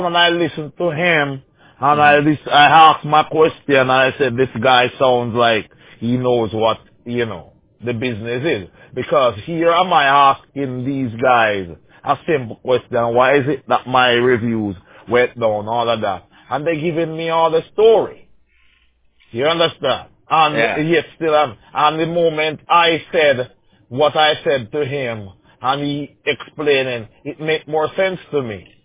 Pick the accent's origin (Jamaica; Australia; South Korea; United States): Jamaica